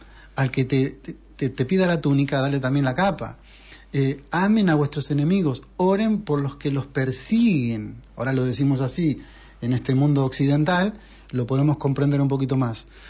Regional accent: Argentina; Catalan is a second language; Que sóc argentí, bueno.

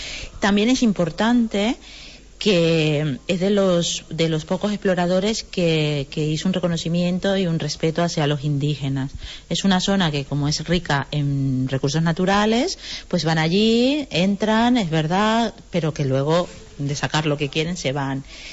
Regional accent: Venezuela; now in Spain; Es difícil como mujer venezolana hacer cine en Cataluña.

